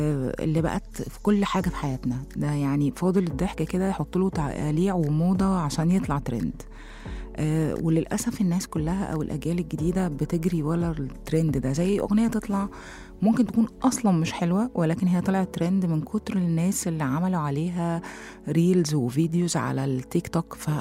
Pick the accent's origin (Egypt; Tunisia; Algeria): Egypt; الكلمه اللي هي نفسها جديده على الواقع بتاعنا او على مجتمعنا او علينا احنا كمصريين او عرب